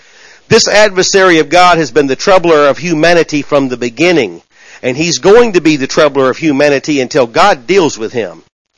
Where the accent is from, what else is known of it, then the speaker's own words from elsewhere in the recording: Tennessee, United States; Hey, I'm from Tennessee.